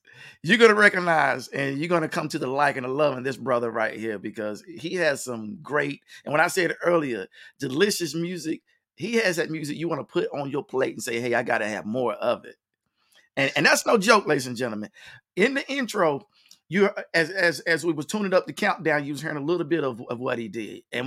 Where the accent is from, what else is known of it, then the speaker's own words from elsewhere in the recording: Washington, District of Columbia, United States; That sounds about like my hometown, Washington, D.C. You know, it's a district. It's not a state. It's a district.